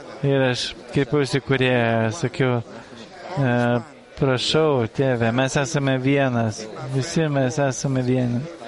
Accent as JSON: {"language": "Lithuanian", "country": "Ghana", "second_language": "Lithuanian", "said": "aš esu iš Ganos, iš Afrikos."}